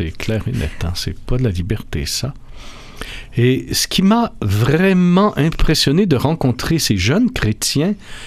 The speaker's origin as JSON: {"language": "French", "region": "Quebec", "country": "Canada", "said": "Alors, je suis allé dans ce qu'on appelle chez nous, au Québec, un café"}